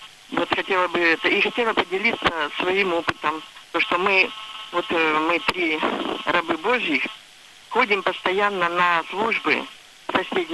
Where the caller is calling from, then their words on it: Nenets Autonomous Okrug, Russia; Я звоню из Ненецкой области, из района тоже, из деревни.